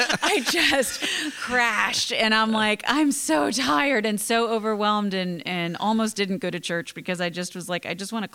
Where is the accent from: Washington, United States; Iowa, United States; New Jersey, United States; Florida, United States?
Florida, United States; now in Nashville, United States; I grew up in South Florida.